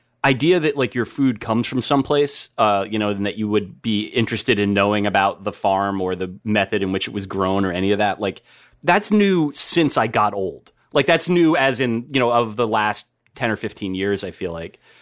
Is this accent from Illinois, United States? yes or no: no; New Jersey, United States; You know, like growing up in New Jersey, we had our stuff. I mean, there's like Taylor ham or whatever, and like the local products.